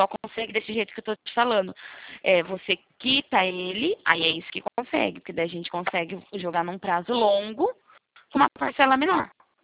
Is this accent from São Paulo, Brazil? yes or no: yes; Araras, São Paulo, Brazil; É, eu sou de Arara também.